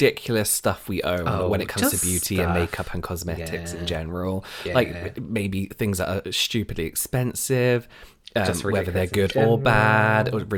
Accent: England, United Kingdom; because I'm English and I'm used to calling them flannels.

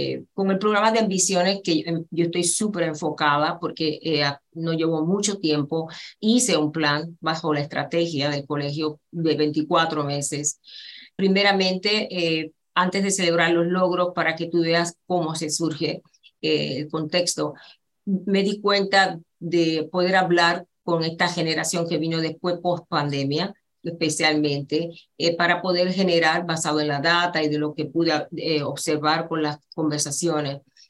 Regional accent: Puerto Rico; yo me crié en Puerto Rico, yo viví en Puerto Rico y mi papá es buen puertorriqueño, y desde allá, Jayuya, del área de las Montes

